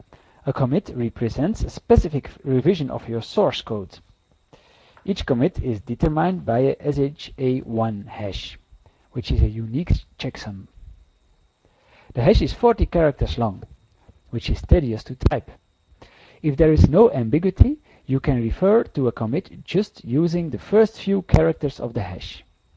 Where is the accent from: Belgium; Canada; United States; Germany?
Belgium; I am from Belgium.